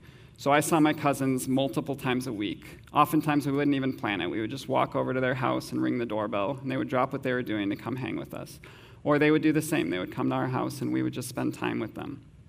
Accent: Evanston, Illinois, United States; also born or lived in Skokie; I'm 27 years old, and I grew up in this church. I was born in Skokie and have been coming to the Evanston Vineyard in some form or fashion my whole life.

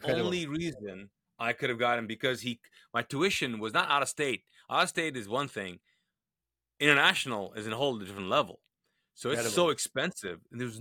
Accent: Kuwait; first language Urdu; English is a second language; I was born, raised in Kuwait, lived there. So I speak Urdu. That's my first language, but grew up speaking Arabic as well.

